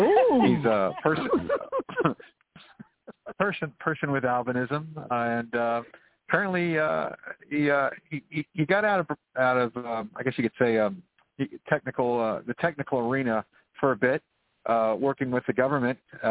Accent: St. Augustine, Florida, United States; Well, originally I'm from Florida. I was born in Southern Florida, and I attended the School for the Blind in St. Augustine, Florida, and my family lived 3 hours away.

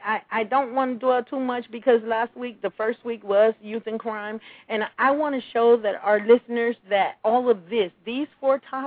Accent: Georgia, United States; I grew up in an era where, you know, you got a whooping. I'm from Georgia. You could tell from my voice.

